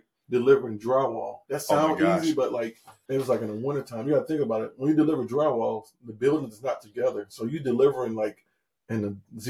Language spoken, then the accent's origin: English; Chicago, Illinois, United States; Man, I'm from Chicago.